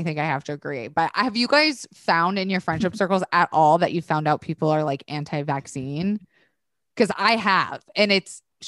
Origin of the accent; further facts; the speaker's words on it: Florida, United States; I'm from Florida.